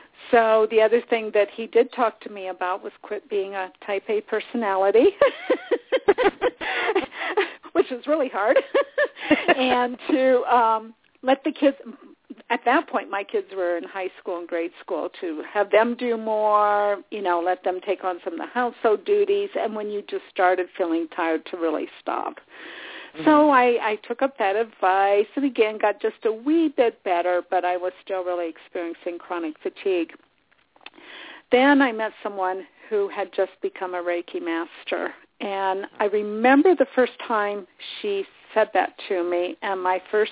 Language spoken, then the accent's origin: English; Indiana, United States; now in Asheville, United States; I relate because I'm originally from Indiana, so I kind of consider all of that Midwestern, and now I live in Asheville, North Carolina